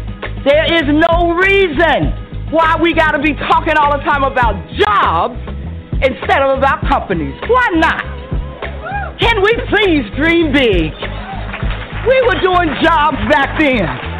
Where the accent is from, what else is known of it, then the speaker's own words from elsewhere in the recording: Bronx, New York, United States; I come from the South Bronx, baby. I organize tennis there.